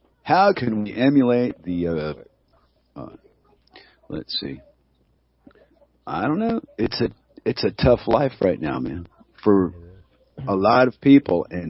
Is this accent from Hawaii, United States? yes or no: no; California, United States; I grew up in California, and I cannot understand a free speech zone in L.A.